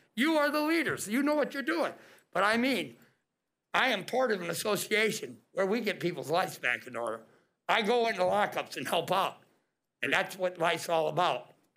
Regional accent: Libertyville, Illinois, United States; now in Florida, United States; I'm from Libertyville, Illinois, where my wife owned flower shops

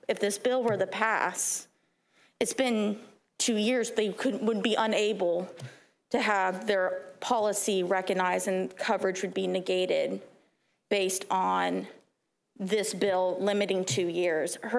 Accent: Panama City, Florida, United States; I am from Panama City

